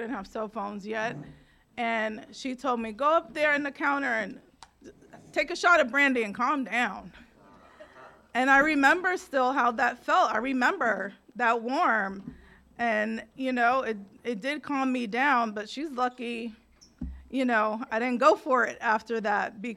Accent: Staten Island, New York, United States; So I grew up in Staten Island, New York. I am a latchkey kid.

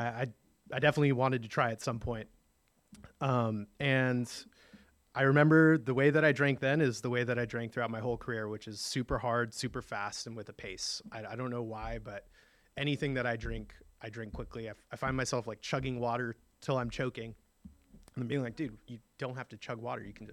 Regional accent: San Francisco, California, United States; So I grew up in San Francisco to my lovely, lovely mom right there.

